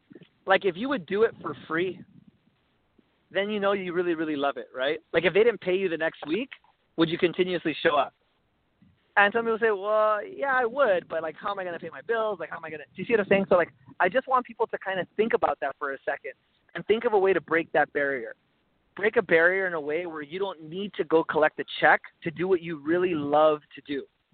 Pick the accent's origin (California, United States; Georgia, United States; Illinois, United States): California, United States; well, I'm from Southern California. So kind of growing up, like listening to people like Steve Harvey and things like